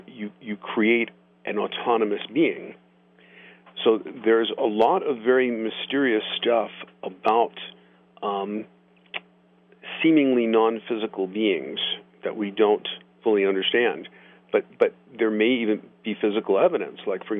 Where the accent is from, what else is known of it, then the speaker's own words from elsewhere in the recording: Boulder, Colorado, United States; And he arrived in my hometown of Boulder after taking a bus, you know, to anywhere out of town.